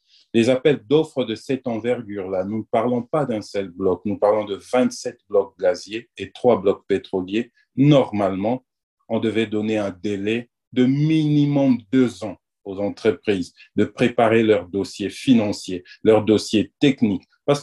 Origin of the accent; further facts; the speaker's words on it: DR Congo; Ils devaient se bousculer pour venir chez nous en RDC.